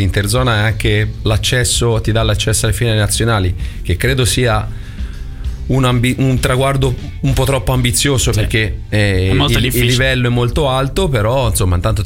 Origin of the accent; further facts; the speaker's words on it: Tuscany, Italy; Io sono toscano, ho allenato Lombardia, ho allenato in Abruzzo.